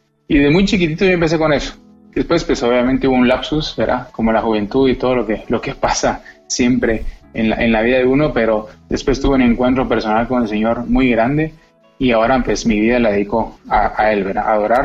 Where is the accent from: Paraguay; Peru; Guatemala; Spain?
Guatemala; mi papá es argentino, mi papá es de Buenos Aires, de la parte que se llama Liniers, y mi mamá pues es aquí de Guatemala. Yo nací aquí en Guatemala, así que tengo sangre argentina y sangre guatemalteca.